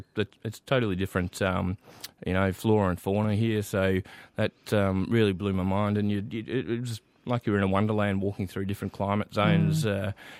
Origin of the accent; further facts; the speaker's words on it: Melbourne, Victoria, Australia; In Melbourne. Yeah, you know, East Camberwell.